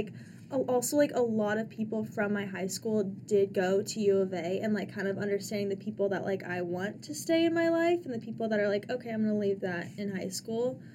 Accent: Scottsdale, Arizona, United States; and I'm from Scottsdale as well.

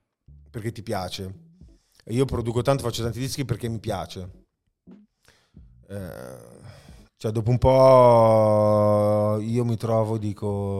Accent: Milan, Lombardy, Italy; Sicuramente io sono cresciuto in Moscova. Il Parco Sempione come luogo di tutto.

